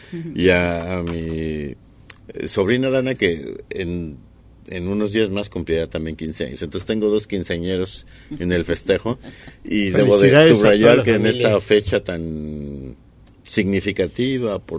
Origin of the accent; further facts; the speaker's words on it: Mexico City, Mexico; now in Puerto Vallarta, Mexico; Yo vengo de la Ciudad de México. Nací en un lugar que ya no existe. Oye. Pero tengo casi 20 años aquí